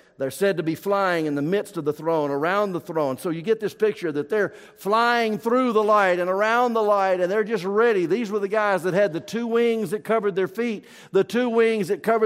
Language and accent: English; the South, United States; now in Iowa, United States; Now, I grew up in the South, in case listening to my voice up here this morning, you have not detected that I am not a native Iowan. I claim Iowa. I love Iowa. I've lived here longer than I lived in the South.